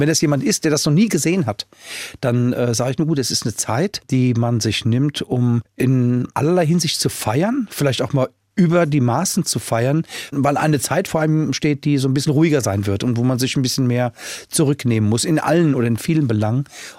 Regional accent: Frankfurt, Hesse, Germany; würden wir es uns als Frankfurter einfach mal trauen

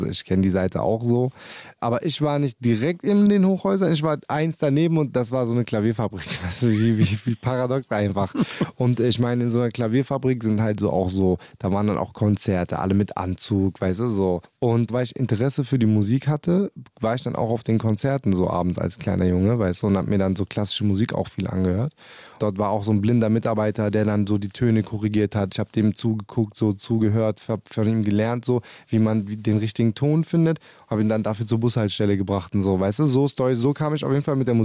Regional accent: Leonberg, Baden-Württemberg, Germany; In Leonberg, wo ich her bin.

